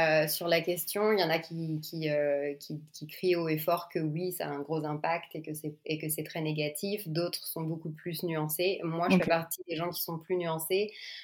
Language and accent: French; France; also born or lived in New York; now in Montreal, Canada; Ouais, donc moi je suis française, je suis orthophoniste donc. J'ai une petite fille de 2 ans et nous on habite à Montréal. Mais avant, on était à New York